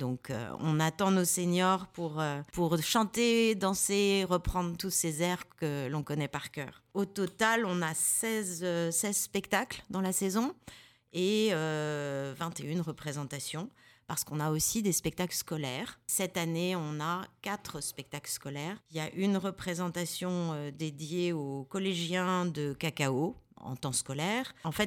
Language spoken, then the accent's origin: French; Centre-Val de Loire, France; on a quand même pas mal d'artistes chez nous, en Eure-et-Loire et au niveau régional